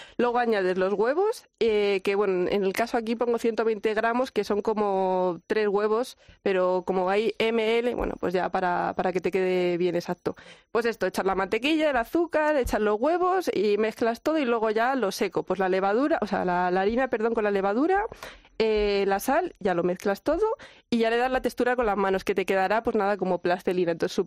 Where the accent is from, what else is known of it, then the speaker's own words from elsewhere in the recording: Andes, Venezuela; como soy una gocha